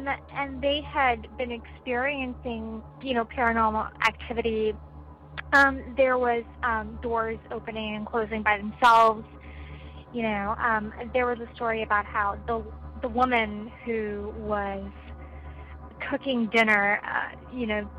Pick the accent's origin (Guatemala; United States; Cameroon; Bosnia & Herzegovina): Bosnia & Herzegovina; English is a second language; I'm actually originally from Bosnia. And I had taken a trip back home to visit family.